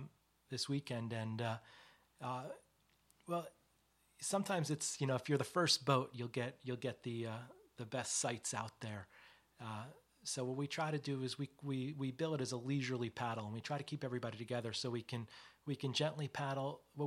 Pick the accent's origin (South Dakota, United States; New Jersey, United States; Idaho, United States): New Jersey, United States; who live in or around my home state of New Jersey